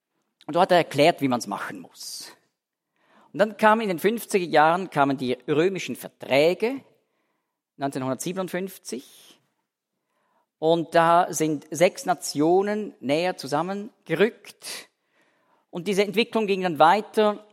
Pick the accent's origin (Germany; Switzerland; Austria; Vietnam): Switzerland; Dietikon, Zurich; Da, wo ich aufgewachsen bin, in Dietikon, sieht man immer noch auf der anderen Limmatseite sieht man einen Gedenkstein